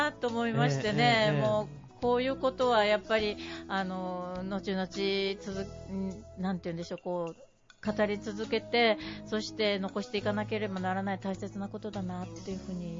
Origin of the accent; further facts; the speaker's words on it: Fukuoka, Japan; はい、九州の福岡県ですけ